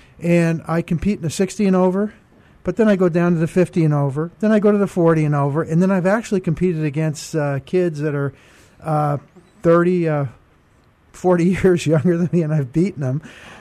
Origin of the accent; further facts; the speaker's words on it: New Jersey, United States; also born or lived in Brooklyn, New York; All right. Well, I was born in Brooklyn, New York. What am I doing here, right? And then we moved to New Jersey, was very active in athletics